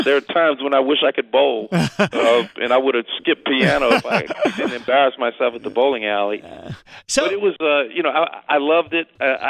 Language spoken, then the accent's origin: English; New Orleans, Louisiana, United States; born there; Well, I was really lucky because I was born in New Orleans, which most people know is a city that is filled with music and entertainment.